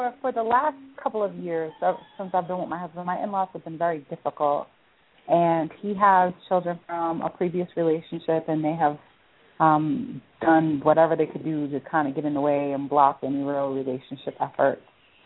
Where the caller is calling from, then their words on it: Boston, Massachusetts, United States; I'm calling from Boston.